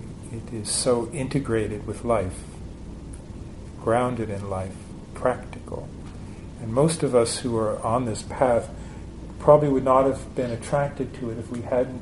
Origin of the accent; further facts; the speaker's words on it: United States; I'm an American. What do I know about manners?